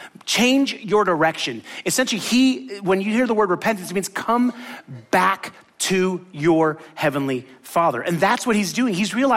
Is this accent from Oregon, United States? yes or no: no; Miami, Florida, United States; For me, I grew up in Miami, right? But when I was chanced to go to college, I went to Tallahassee.